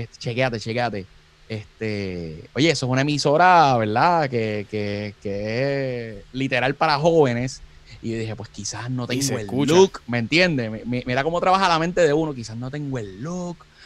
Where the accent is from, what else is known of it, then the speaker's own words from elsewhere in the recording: Fajardo, Puerto Rico; Yo soy de Fajardo.